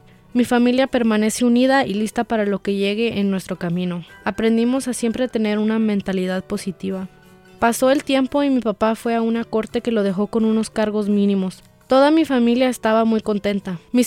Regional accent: Durango, Mexico; now in United States; Orgullosamente vengo de una familia inmigrante. Venimos desde Durango, México.

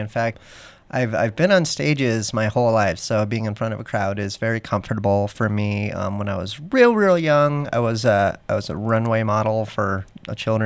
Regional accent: Denver, Colorado, United States; Yep. Born and raised right here in Denver, Colorado. Never left. Try as I might, I'm still here.

